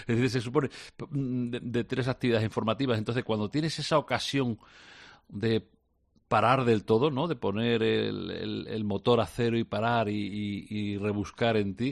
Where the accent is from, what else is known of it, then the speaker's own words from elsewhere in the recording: Guareña, Extremadura, Spain; Y eso es una Nochebuena como se celebraba en mi casa, en mi pueblo, en Guareña, cuando yo tenía 5, 8, 10, 12 años.